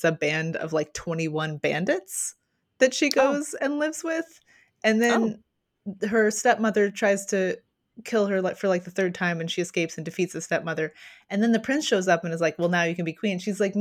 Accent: Kentucky, United States; I'm from Kentucky, so that's a mullet that speaks for itself.

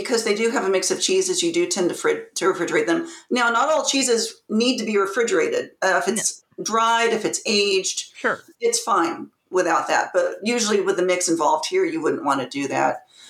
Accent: United States; Okay, kind of building off what was already said, and because I am also an American, healthcare.

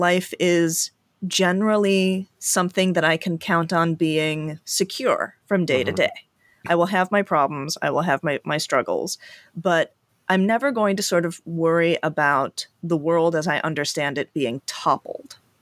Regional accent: United States; if there's anything that I think has been characteristic of my experience of being an American, it has been a certain degree of unearned feelings of security.

